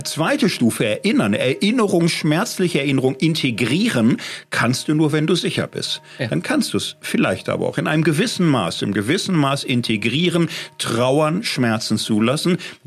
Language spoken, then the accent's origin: German; Germany; als Deutsche haben wir leider ein bisschen viel Expertise dabei.